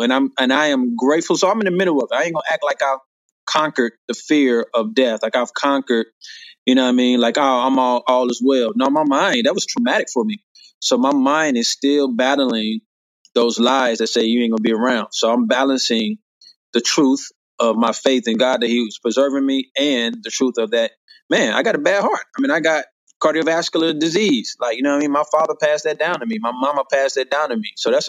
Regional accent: Ferguson, Missouri, United States; But, you know, I grew up in Ferguson. Grew up in Berkeley and Florissant. Those are all surrounding municipalities that are at least the minutes away from each other.

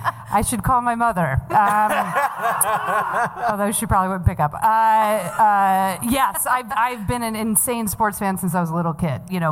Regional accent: New York, United States; Well, born and raised in New York.

